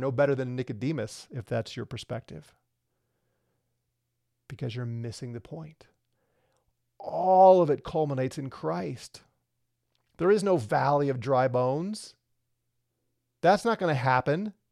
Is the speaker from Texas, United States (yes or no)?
no; St. Louis, Missouri, United States; we get huge windstorms like we never had when I was growing up in St. Louis.